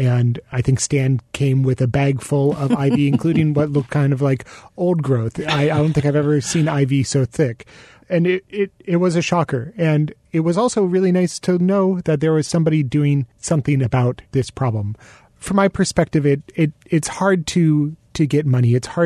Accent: Washington, United States; I come from Washington State, where ivy has been illegal to purchase for a number of years.

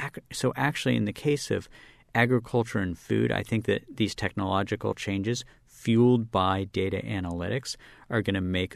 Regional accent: West Virginia, United States; You know, look, I'm from West Virginia, which has an enormous problem with obesity, and that is a product in large part of the Green Revolution, where once in my native West Virginia, people were very hungry

